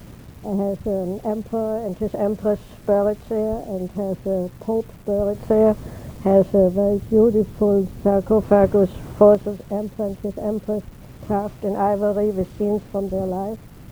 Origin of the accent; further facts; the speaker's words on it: Germany; assimilated and accepted German Jews. My father had fought in World War I, and my family goes back to 1700 in my hometown.